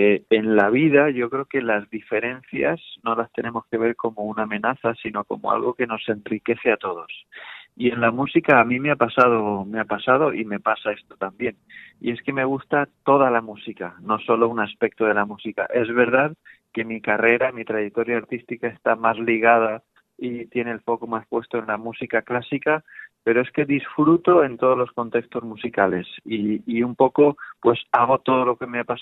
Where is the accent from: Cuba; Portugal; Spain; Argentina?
Spain; Aspe, Valencian Community; siendo yo también aspense y valenciano